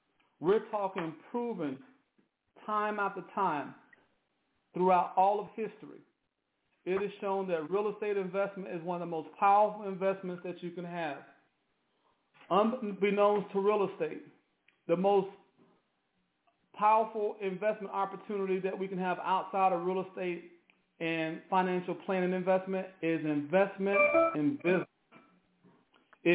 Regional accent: the South, United States; But I'm from the South, and I hear a dog in the background.

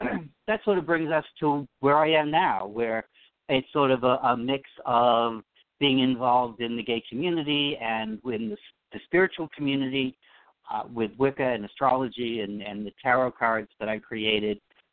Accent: Boston, Massachusetts, United States; Okay, so I grew up in the Boston area

